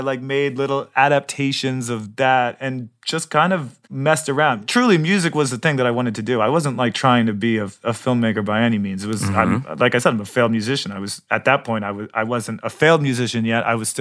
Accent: New York, United States; I'm originally from New York. You could say. Wow. I grew up the Upper West Side.

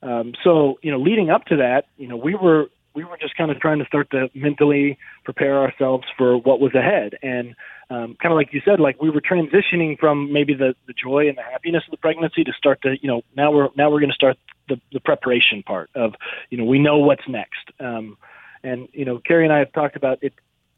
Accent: Oklahoma, United States; You know, we grew up in church, and I mean, for crying out loud, Richard, we're from Oklahoma.

